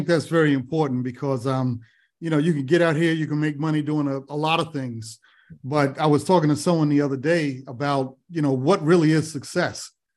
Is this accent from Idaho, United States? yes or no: no; New York City, New York, United States; I didn't grow up in Detroit. I grew up in New York City, but shoveling snow and putting those socks on with the plastic bags over your feet.